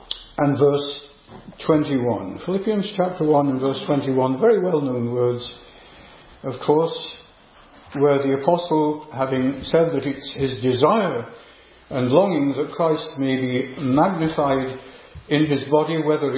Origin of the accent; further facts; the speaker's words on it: Yorkshire and the Humber, United Kingdom; in one of my visits from ministering the word in Northern Ireland to my hometown in Yorkshire